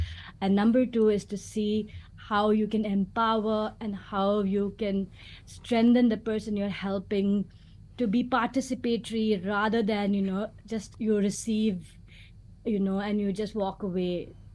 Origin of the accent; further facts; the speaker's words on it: India; one of the, good exposures I had growing up in India was being in a multicultural